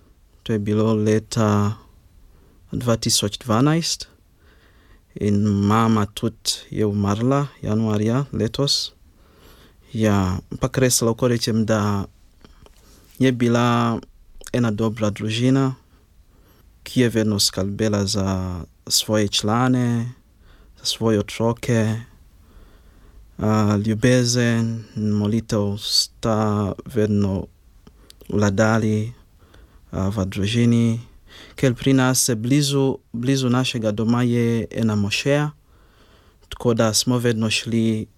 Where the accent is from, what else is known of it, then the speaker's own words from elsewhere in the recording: Kampala, Uganda; Slovenian is a second language; now in Slovenia; da prihajam iz Ugande in moja družina živi v glavnem mestu, ki je Kampala. Ja, lahko rečem, da sem bil rojen v muslimanski družini.